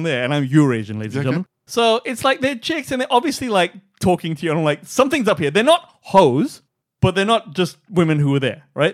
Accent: Perth, Western Australia, Australia; I'm a dude from Perth.

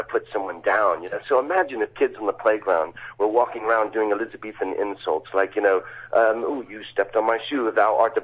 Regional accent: United States; As an American, people often try to, you know, pull one over on me

